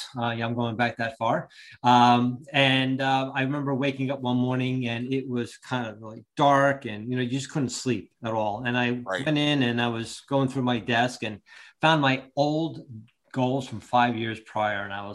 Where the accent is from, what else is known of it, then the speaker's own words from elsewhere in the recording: Long Branch, New Jersey, United States; Oh, yeah. I originally grew up in Long Branch. I practiced in Ocean Township. So I was on the shore, basically.